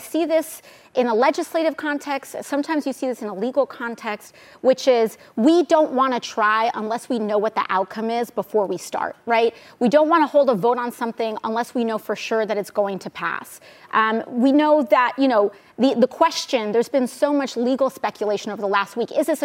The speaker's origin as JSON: {"language": "English", "region": "New York", "country": "United States", "said": "Yeah, well, I mean, there's as an American, as a New Yorker. As a New Yorker, it was a very New York kind of day."}